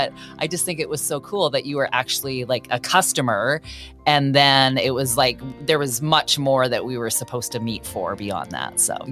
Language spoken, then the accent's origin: English; British Columbia, Canada; So I got started in radio in my hometown and where I currently live. It's in a small town in BC, Canada.